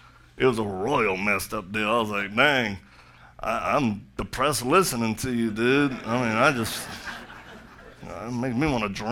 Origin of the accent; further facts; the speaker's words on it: Louisiana, United States; I'm from Louisiana. They do stuff like that. They let the bayou do the justice.